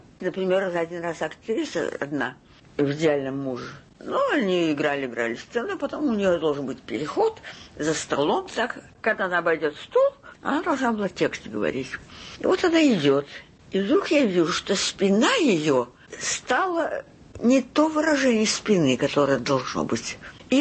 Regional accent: Kharkiv, Kharkiv Oblast, Ukraine; now in Moscow, Russia; Я росла в Харькове.

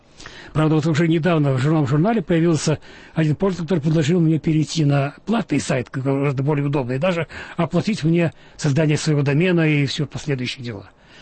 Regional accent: Russia; born or raised there

